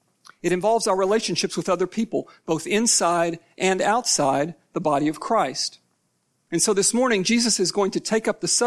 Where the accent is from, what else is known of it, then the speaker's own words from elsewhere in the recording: Kentucky, United States; I'm from Kentucky, and yesterday was, of course, the Kentucky Derby.